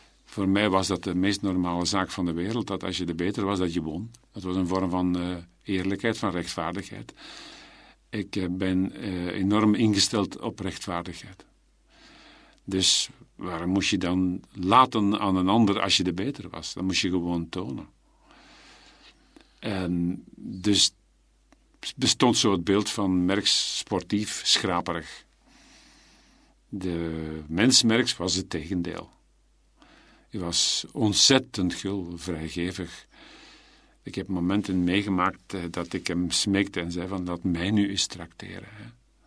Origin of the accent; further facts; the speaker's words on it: Pellenberg, Flemish Brabant, Belgium; also born or lived in Lovenjoel; Ik ben van Pellenberg en Lovenjoel afkomstig